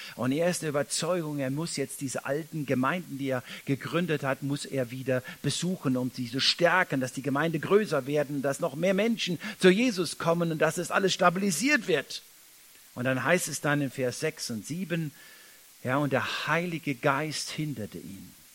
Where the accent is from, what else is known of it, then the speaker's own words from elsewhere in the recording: Saarland, Germany; Auch als Saarländer